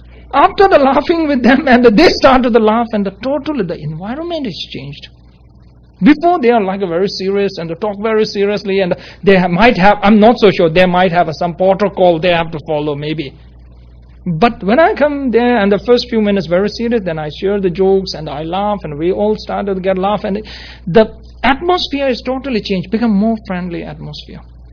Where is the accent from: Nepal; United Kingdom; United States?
Nepal; born there; English is a second language; I was born in Nepal